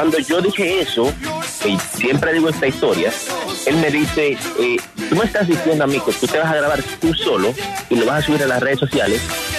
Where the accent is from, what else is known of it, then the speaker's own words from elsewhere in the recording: Dominican Republic; Eso es lo que decimos en mi país, en la República Dominicana.